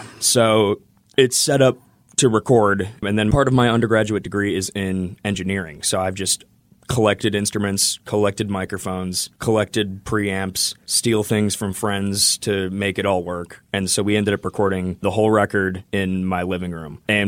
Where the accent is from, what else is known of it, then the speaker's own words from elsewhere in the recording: Neenah, Wisconsin, United States; I'm from Neenah.